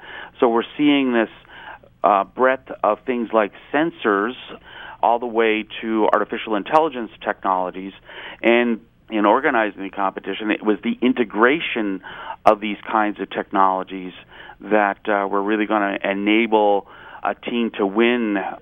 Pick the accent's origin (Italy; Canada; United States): Canada; a home team for me being a Canadian